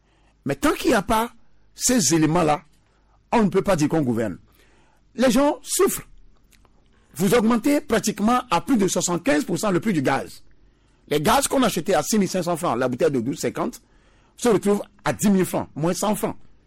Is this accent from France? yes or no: no; Togo; le Togolais n'a rien fait pour payer le lourd tribut de la mauvaise gouvernance chez nous au Togo.